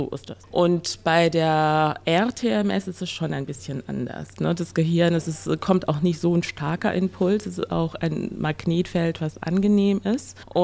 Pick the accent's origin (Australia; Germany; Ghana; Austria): Ghana; kommt aus Ghana. Ich komme ursprünglich aus Ghana.